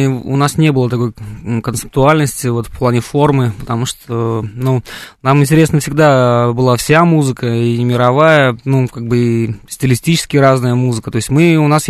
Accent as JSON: {"language": "Russian", "town": "Zhanatas", "region": "Jambyl Region", "country": "Kazakhstan", "tie": "born or raised there", "said": "А я сам жил вот под Джамбулом, в маленьком городе Жанатас. Такой новый камень переводится на русский язык. Там добывали, фосфор и уран, как потом выяснилось."}